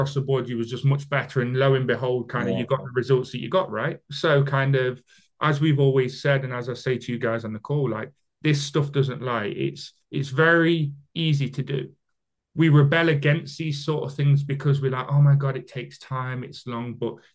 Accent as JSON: {"language": "English", "country": "United Kingdom", "said": "I know I speak very fast, I'm British, so forgive me."}